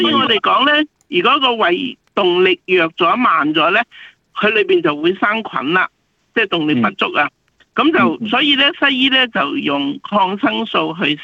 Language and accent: Cantonese; China